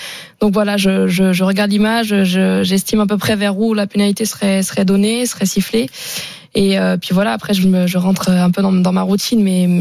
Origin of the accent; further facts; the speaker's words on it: Brittany, France; moi, comme je suis du Morbihan, c'est vrai qu'on est, on est plutôt galette complète parce que galette saucisse